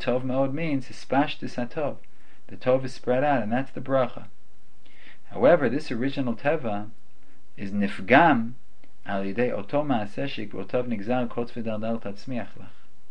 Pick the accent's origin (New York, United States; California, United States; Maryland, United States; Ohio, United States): New York, United States; Manhattan; also born or lived in Israel; But because growing up in Manhattan, people weren't planting so many trees. And in Israel, I spent most of my years in the Old City.